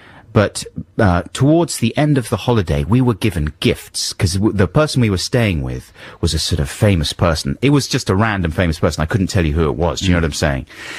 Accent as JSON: {"language": "English", "country": "United Kingdom", "said": "Because I'm British."}